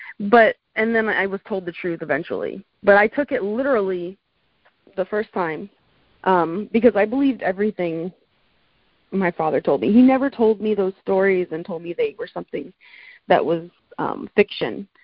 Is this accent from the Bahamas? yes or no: yes; Bahamas; moved away as an adult; now in United States; I grew up in the Bahamas. Like, I didn't have access to every movie. We had like one channel. And then it wasn't until I moved to the U.S. and I went to college